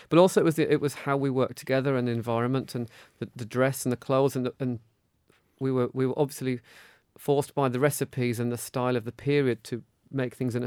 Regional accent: United Kingdom; it is our love as British people from over 500 years, the joy of sweet things.

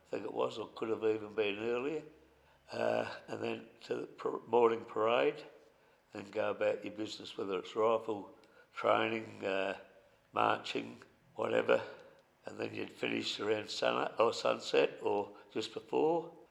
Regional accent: Port Pirie, South Australia, Australia; I was born in Port Pirie, lived here all my life, except for the 2 years I spent in the army

